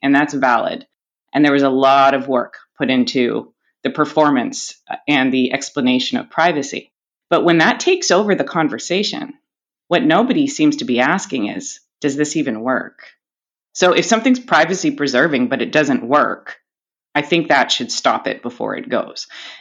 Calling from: Toronto, Ontario, Canada; I'm in Canada, I'm joining you from Toronto

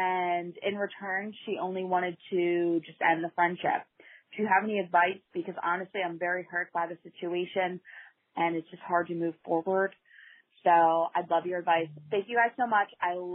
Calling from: Pennsylvania, United States; I'm from Pennsylvania.

